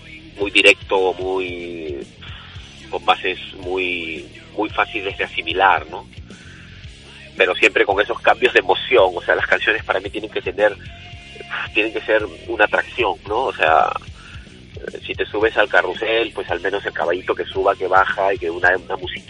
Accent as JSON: {"language": "Spanish", "town": "Pamplona", "region": "Navarre", "country": "Spain", "said": "pero somos de La Iruña y es así"}